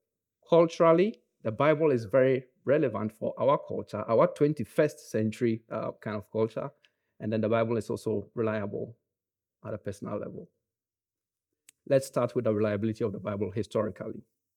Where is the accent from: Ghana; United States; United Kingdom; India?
Ghana; accent: Ghanaian English; I would like to apologize for my Ghanaian English accent.